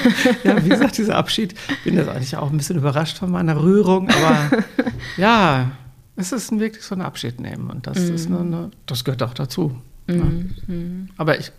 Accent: North Rhine-Westphalia, Germany; Ich komme aus dem friedlichen, katholischen Münsterland. Da ist man viel netter zu sich, ne?

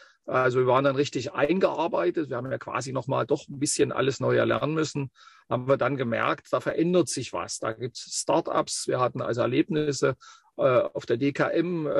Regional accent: Saxony, Germany; Region Leipzig, vom Alter her also auch noch jemand, der 18, 19 Jahre in einer anderen Republik das erlebt hat

